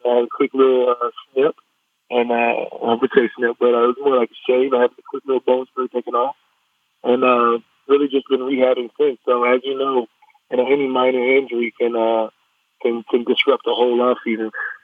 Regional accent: Arizona, United States; I'm a kid from Arizona, so I'm always in Mexico

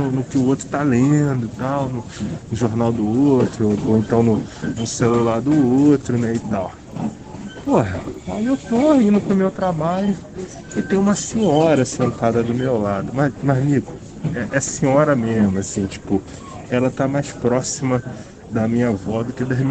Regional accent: Rio de Janeiro, Brazil; Trem, né? Eu sou do Rio de Janeiro

